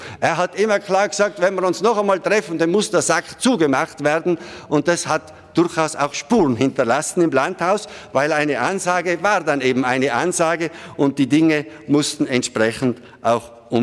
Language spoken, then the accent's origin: German; Galtür, Tyrol, Austria; Günter Platter war im Rennen und ich in meiner Heimatgemeinde Galtür.